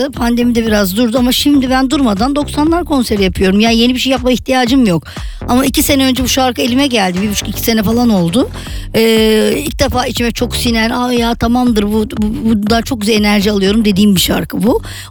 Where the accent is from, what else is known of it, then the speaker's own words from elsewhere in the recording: Kadıköy, Istanbul, Turkey; Onun için ben Kadıköylüyüm.